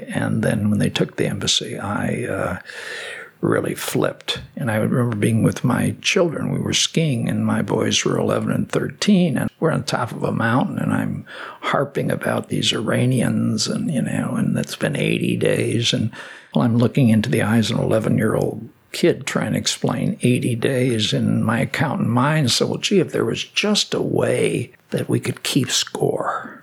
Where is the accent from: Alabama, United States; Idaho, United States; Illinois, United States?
Illinois, United States; Chicago; No, I'm born and raised in Chicago. Lifelong Cub fan.